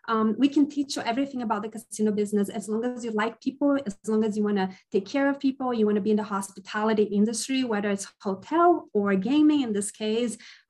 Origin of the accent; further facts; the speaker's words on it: South Region, Brazil; Spanish is a language that I learned over the years just because I'm from Brazil and south of Brazil, surrounded by countries that speak Spanish.